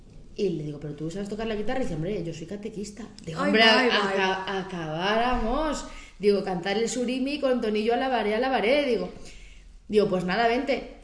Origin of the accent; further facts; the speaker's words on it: Belmonte, Spain; de mi pueblo Belmonte a Málaga.